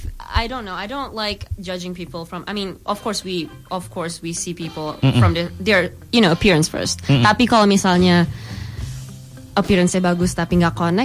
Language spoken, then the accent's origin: English; Indonesia; I'm a musician, also I'm from Indonesia.